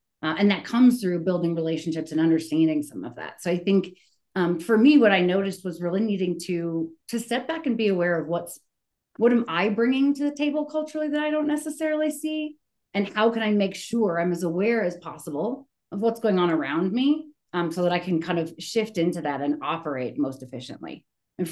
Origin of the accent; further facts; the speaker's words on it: California, United States; now in Colorado, United States; I grew up in Southern California, and I am a UC Irvine legacy.